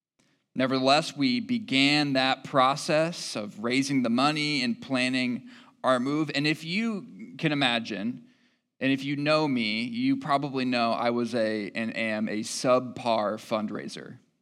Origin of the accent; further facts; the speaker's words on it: Jackson, Michigan, United States; and it was a city that was way bigger than Lacey's hometown of Mendota, Illinois, and my hometown of Jackson, Michigan.